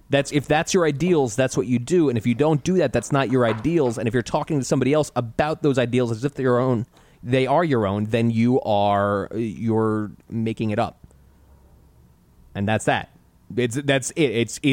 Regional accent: United States; growing up in America as a white male, am I only able to have peanut butter and jelly?

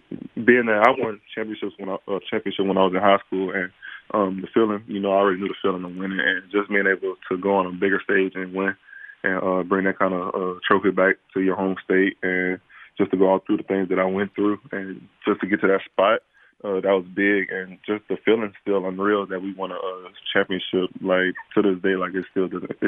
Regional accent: Louisiana, United States; I felt like it was best just to go to LSU just because that's my home state.

